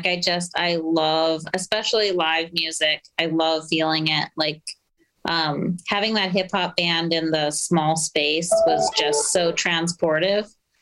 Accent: Minneapolis, Minnesota, United States; So we're from Minneapolis and my sister's short and beautiful

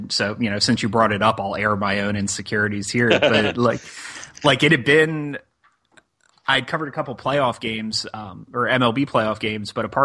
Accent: New Jersey, United States; I actually, even growing up in New Jersey, hockey was probably the number one sport in my town just because it's Flyers country.

